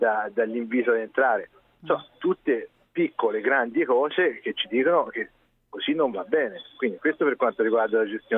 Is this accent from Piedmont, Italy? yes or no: no; Siena, Tuscany, Italy; io da senese avrei voluto vedere anche una nerbatina nel sedere del cavallo